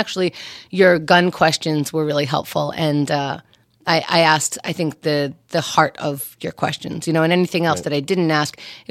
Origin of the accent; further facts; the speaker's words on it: New York, United States; but I grew up in New York, so that wasn't, it wasn't in the culture over here.